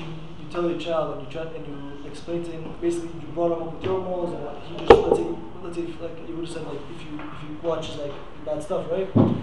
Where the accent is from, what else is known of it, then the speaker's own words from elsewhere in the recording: Queens, New York, United States; I don't know, from Queens.